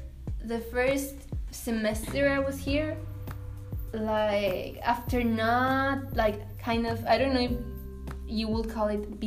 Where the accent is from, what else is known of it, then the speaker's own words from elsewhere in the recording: Mexico; moved away as an adult; now in United States; And I'm from Mexico. I just moved here to, I'm gonna be 2 years